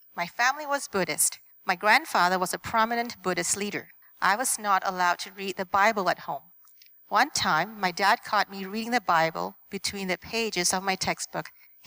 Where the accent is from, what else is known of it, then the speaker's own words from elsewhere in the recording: Singapore; So I was born and raised in Singapore, starting from grade one.